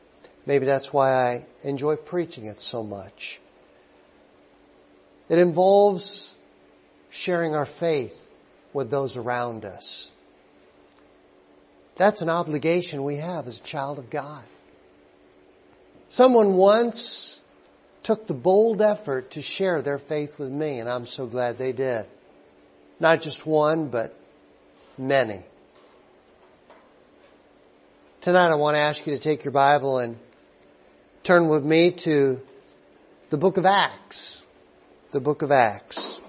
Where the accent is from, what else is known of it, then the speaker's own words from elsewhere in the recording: United States; I was from America.